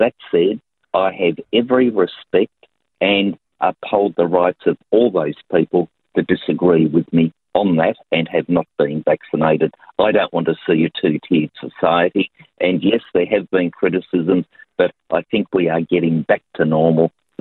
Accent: Tasmania, Australia; here in my home state of Tasmania

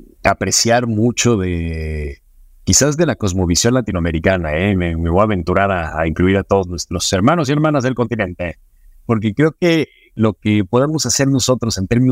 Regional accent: Mexico; esa deuda que tenemos como mexicanos tremenda

